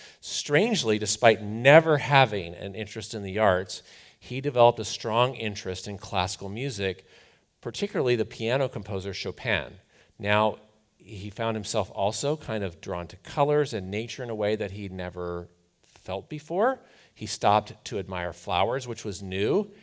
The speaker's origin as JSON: {"language": "English", "region": "Rust Belt", "country": "United States", "tie": "born or raised there", "said": "I grew up in the Rust Belt. I know these guys."}